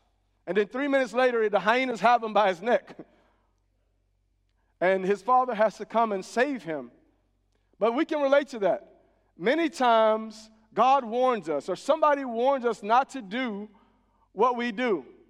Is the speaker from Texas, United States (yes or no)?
yes; Texas, United States; And we're from Texas, so we have storms, right?